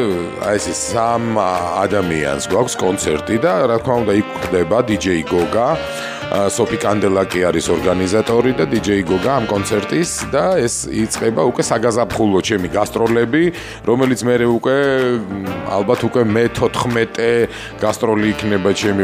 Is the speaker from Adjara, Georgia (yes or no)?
no; Tbilisi, Georgia; არა, გენაცვალე, მე დავიბადე ისანში, ცხოვრობდი ისანში, გავიზარდე ისანში.